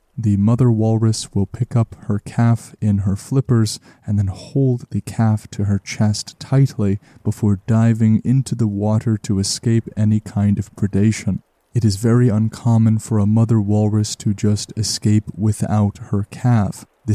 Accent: Canada; So perhaps one day as a Canadian, I will have to travel to see the mightiest walruses in Canada.

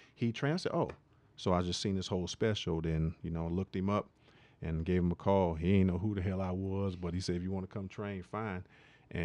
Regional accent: Pittsburgh, Pennsylvania, United States; I'm from Pittsburgh.

